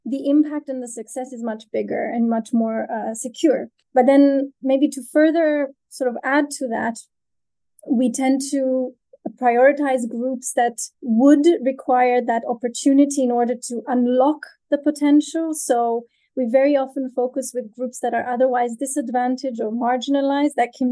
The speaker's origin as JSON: {"language": "English", "country": "Cyprus", "also_born_or_lived": "United Kingdom", "said": "I'm CEO of Bees Abroad. I am from Cyprus, which is also where I'm talking to you from at the moment."}